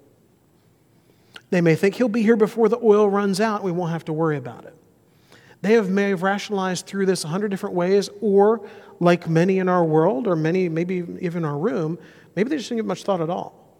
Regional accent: Mobile, Alabama, United States; Where I grew up in Mobile, on the Gulf Coast, we had hurricanes.

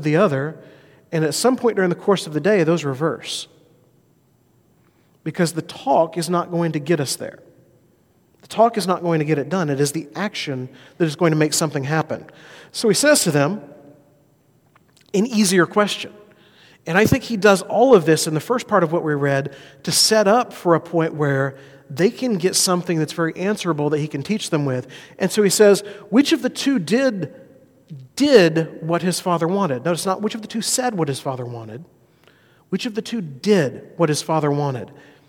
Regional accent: Alabama, United States; Where I grew up in South Alabama, that's the first thing that would have been said.

